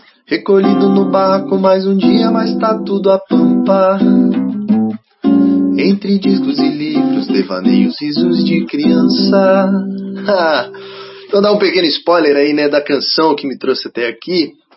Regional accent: São Paulo, Brazil; moved away as an adult; now in Londrina, Brazil; Eu saí de São Paulo, sou natural de São Paulo, capital, e vim aqui para Londrina

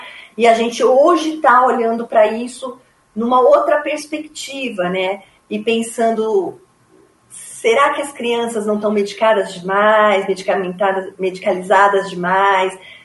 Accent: São Paulo, Brazil; now in Curitiba, Brazil; eu vejo muito aqui em Curitiba, eu não sou daqui, né? Eu sou de São Paulo, mas estou aqui há 20 anos.

